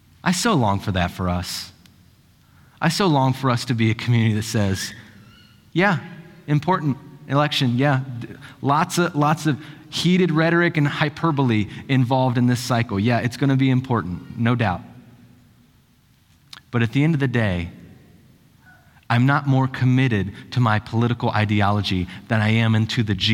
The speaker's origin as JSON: {"language": "English", "town": "Stockport", "region": "Ohio", "country": "United States", "tie": "born or raised there", "said": "When I was growing up in Stockport, Ohio, it's a village of around 200 people, really exciting stuff down there in southeastern Ohio."}